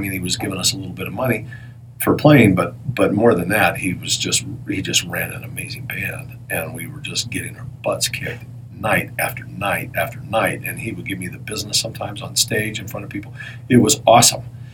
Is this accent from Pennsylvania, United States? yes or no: no; Smithfield, Utah, United States; I grew up in Smithfield, Utah. You know, I mean, it's kind of weird that I'm a jazz guitar player.